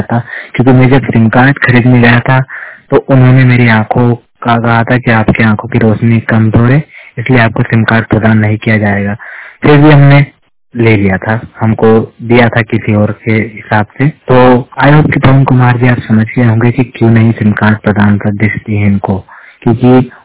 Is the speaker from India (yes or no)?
yes; Shujalpur, Madhya Pradesh, India; और मैं मध्य प्रदेश के सुजालपुर क्षेत्र का रहने वाला हूँ